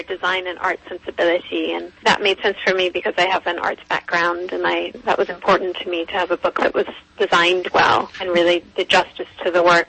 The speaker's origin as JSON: {"language": "English", "region": "England", "country": "United Kingdom", "tie": "born or raised there", "said": "I grew up in England"}